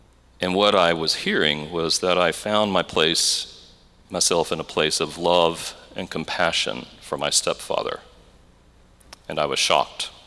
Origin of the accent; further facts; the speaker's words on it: Louisiana, United States; We had moved back to Louisiana, and so my diocesan office was in my hometown